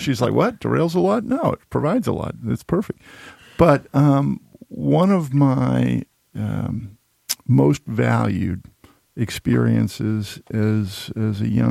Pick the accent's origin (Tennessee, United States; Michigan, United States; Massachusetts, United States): Massachusetts, United States; Needham; I grew up in Needham, Mass. Proud member of Troop 8, Boy Scout.